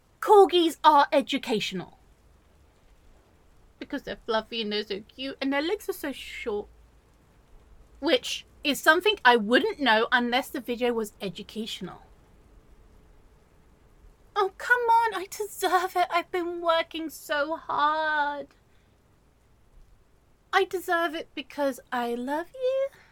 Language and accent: English; England, United Kingdom; I'm English. We drink tea.